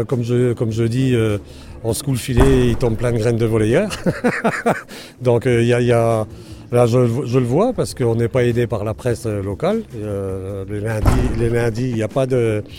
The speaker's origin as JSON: {"language": "French", "town": "Chaumont", "region": "Grand Est", "country": "France", "accent": "North-East", "said": "Du Nord-Est. Je viens de Chaumont, donc c'était un peu différent."}